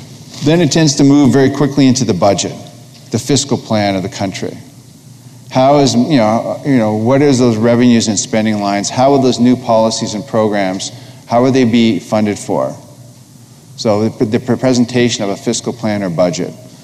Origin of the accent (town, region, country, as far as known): Canada